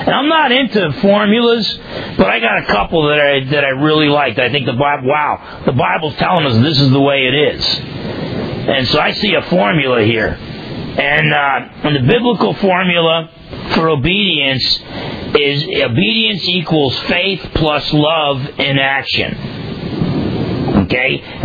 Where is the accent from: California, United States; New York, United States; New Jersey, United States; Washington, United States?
New Jersey, United States; you're the same idiot you were when you were growing up in New Jersey. He was the same guy who used to hang out on the block, thinking he was a tough guy.